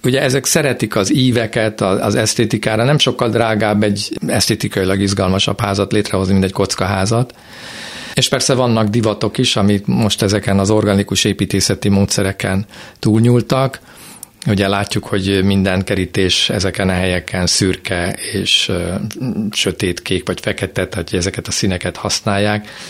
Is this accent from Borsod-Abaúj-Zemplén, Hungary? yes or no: no; Budapest, Hungary; now in Veresegyház, Hungary; Veresegyházon. Budapestről költöztem, én egy belvárosi gyerek vagyok.